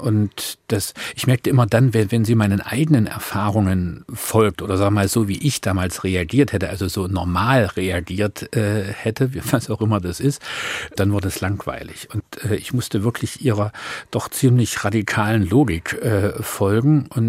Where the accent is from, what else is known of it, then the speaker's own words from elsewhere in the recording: Dresden, Saxony, Germany; Also ich bin ja in Dresden aufgewachsen